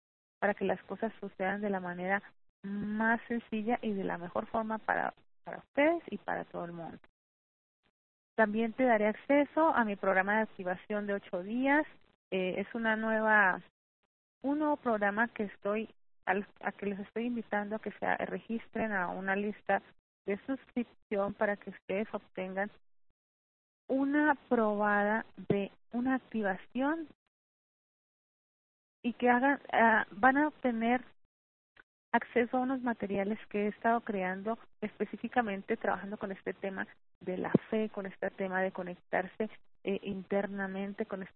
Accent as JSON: {"language": "Spanish", "country": "Colombia", "moved": "as an adult", "lives_now": "Mexico", "said": "Yo ahora vivo aquí en México, pero yo soy colombiana. Vivía en Colombia y él en México cuando nosotros nos conocimos."}